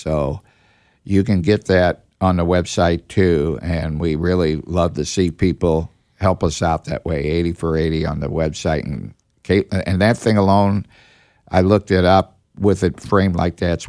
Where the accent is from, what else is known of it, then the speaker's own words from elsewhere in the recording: St. Louis, Missouri, United States; I am from St. Louis. Yeah, yeah. It's Forest Park